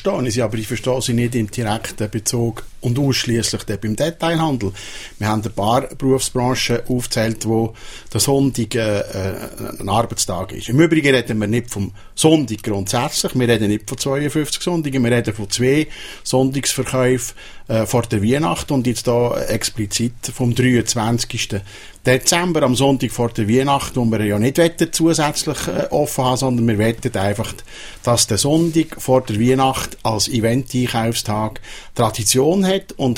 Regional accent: Switzerland

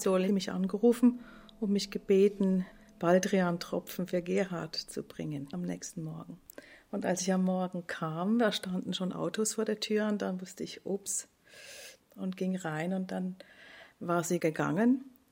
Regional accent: Switzerland; Bei uns in der Schweiz

